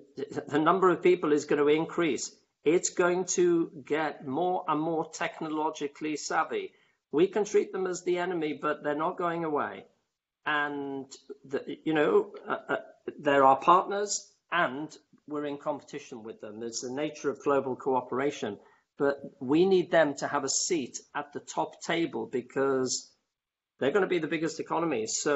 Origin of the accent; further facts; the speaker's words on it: United Kingdom; I'm not the expert, I'm just a Brit.